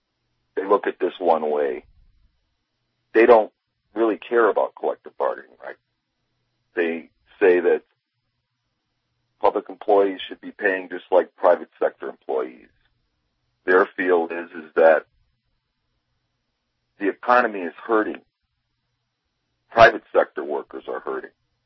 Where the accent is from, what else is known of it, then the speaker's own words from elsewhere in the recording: Wisconsin, United States; I'm from Wisconsin. I live in Wisconsin.